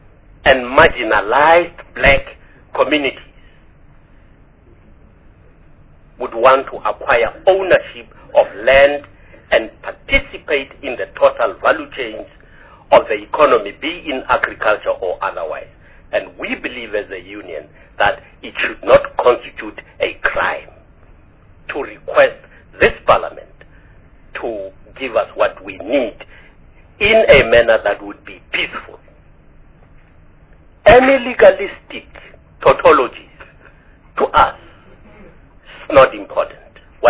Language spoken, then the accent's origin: English; South Africa; And this is clearly because we are South African.